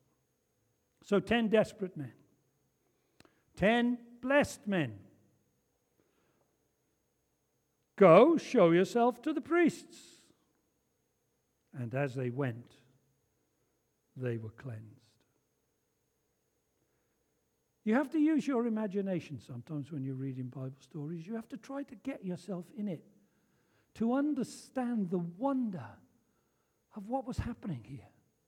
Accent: Wales, United Kingdom; I'm Welsh. We're tactile people.

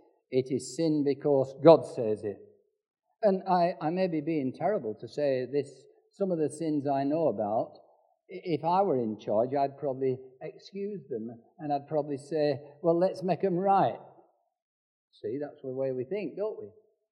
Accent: North West England, United Kingdom; moved away as an adult; now in Kent, United Kingdom; I'm not here from Lancashire because I thought Kent was the Garden of England and I'd like to come here.

